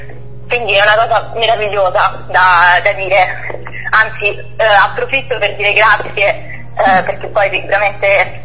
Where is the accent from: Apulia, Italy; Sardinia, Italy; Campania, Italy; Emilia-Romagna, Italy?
Apulia, Italy; San Michele Salentino; Io sono pugliese, vengo da un paesino molto piccolo della provincia di Brindisi.